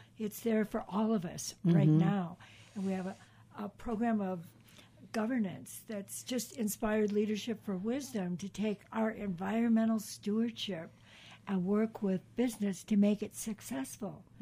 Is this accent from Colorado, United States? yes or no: yes; Aspen, Colorado, United States; And wherever I go in the world, and I'll say, oh, yep, I'm from Aspen, Colorado, and they go